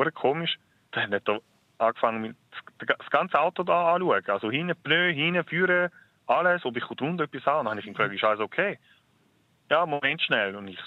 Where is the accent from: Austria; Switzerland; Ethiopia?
Switzerland; ich bin in der Schweiz geboren, ich habe da meine Lehre gemacht, ich bin da mit im Militär gewesen, ich habe meine Weiterbildung gemacht.